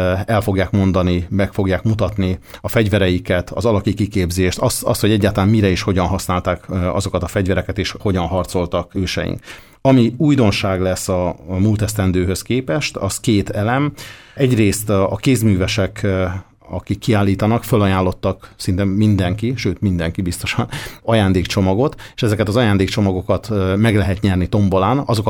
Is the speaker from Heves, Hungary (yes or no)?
no; Orosháza, Békés, Hungary; én orosháziként, amikor először Tóth Komlóson látogattam egy ilyen rendezvényre